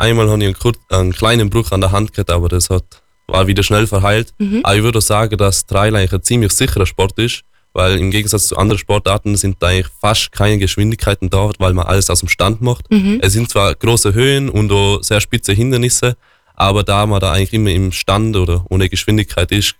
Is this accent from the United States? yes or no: no; Vils, Tyrol, Austria; Genau, also ich komme von Vils aus der Bergen. Als Kind war ich viel am Skifahren.